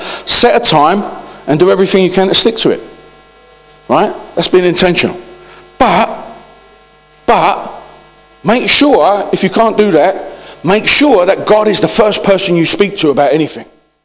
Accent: London, United Kingdom; accent: Cockney; you can probably tell from my accent, I've got a Cockney accent, I speak in slang

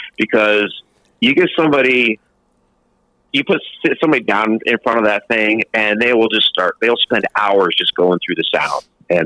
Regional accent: New York, United States; I grew up in New York. I grew up in upstate New York, about around Albany, about 2 hours north of the city.

